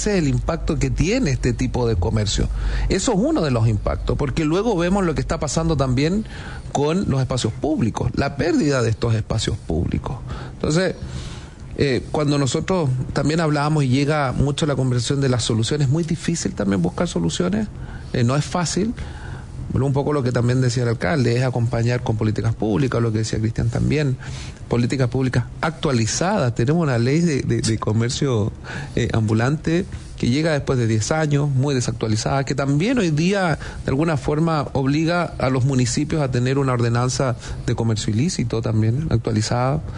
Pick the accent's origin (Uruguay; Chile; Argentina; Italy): Chile; Entonces, como chilenos perdemos estos espacios, al igual que el comercio.